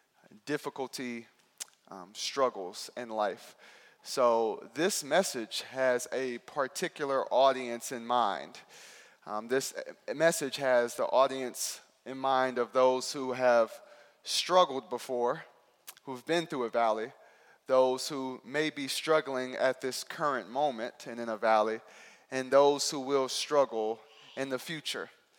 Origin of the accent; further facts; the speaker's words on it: Houston, Texas, United States; now in Los Angeles, United States; I pastor a church out in Los Angeles, California, but I'm actually originally from Houston, Texas.